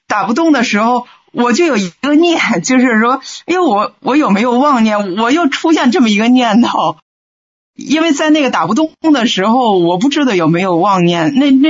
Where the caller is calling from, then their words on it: Beijing, China; 我是北京的。